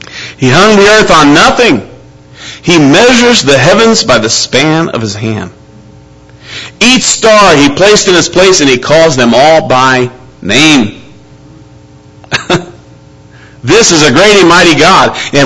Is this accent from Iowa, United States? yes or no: yes; Iowa, United States; I'm from Iowa. And I was born on the Mississippi River.